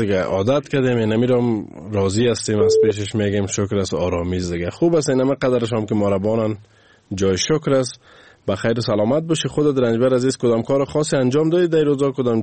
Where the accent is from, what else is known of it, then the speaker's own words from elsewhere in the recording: Afghanistan; من افغانم